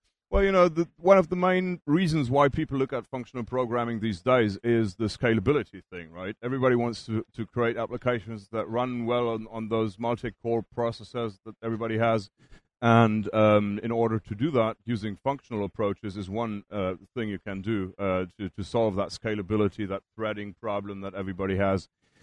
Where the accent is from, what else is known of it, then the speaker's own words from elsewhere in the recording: Germany; English is a second language; moved away; I was. Okay, well, I've actually lived there up until about 6 years ago, so it's not that long.